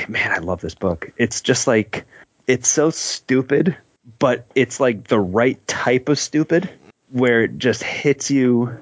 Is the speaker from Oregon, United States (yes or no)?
no; New Jersey, United States; Don't let the fact that I am from New Jersey fool you.